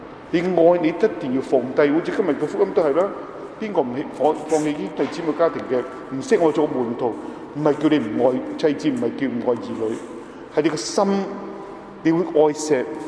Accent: China; 我哋中國人咧好多時

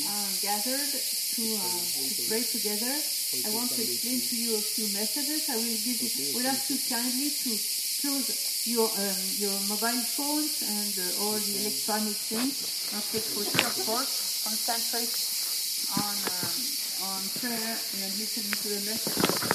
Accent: Dublin, Leinster, Ireland; I'm from Dublin.

